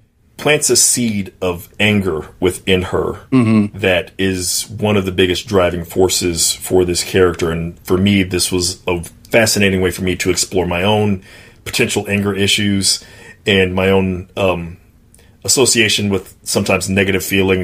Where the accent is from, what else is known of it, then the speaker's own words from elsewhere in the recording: Mississippi, United States; I grew up not on the Texas coast, but on the Mississippi coast.